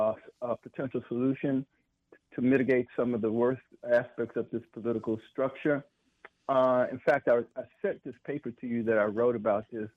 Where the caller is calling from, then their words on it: District of Columbia, United States; Good evening. … from Southeast.